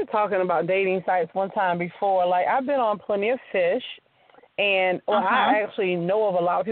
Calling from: Atlanta, Georgia, United States; I'm calling from Georgia, Atlanta.

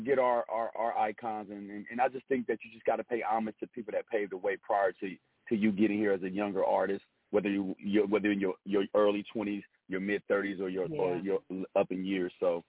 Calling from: San Jose, California, United States; I'm out in the, where we at? San Jose, California. I live in Sacramento, but a couple hours away in the Bay Area, we shot a video out this way.

